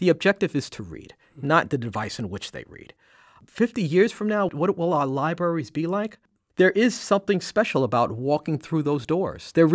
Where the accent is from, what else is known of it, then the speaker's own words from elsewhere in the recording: Bronx, New York, United States; Because prior to that, as a kid growing up in Eastchester Projects in the Bronx, you didn't have a lot of role models.